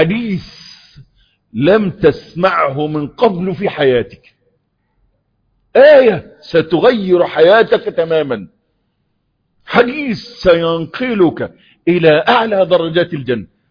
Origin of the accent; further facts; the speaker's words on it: Egypt; احنا عندنا في مصر احنا 110 مليون، عندنا ازمه في العماله.